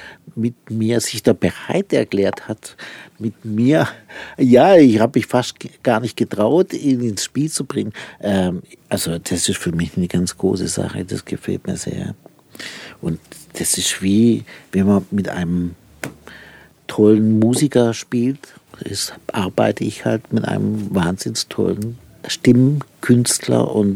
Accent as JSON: {"language": "German", "region": "Baden-Württemberg", "country": "Germany", "tie": "born there", "said": "Ich bin in der Nähe von der Donauquelle geboren, kenne die Donau also wirklich sehr, sehr gut"}